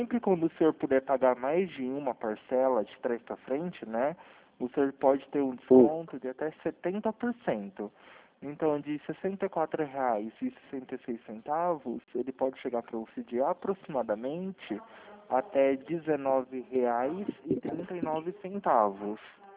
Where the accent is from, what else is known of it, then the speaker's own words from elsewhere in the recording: Campinas, São Paulo, Brazil; Eu sou aqui de Campinas, São Paulo.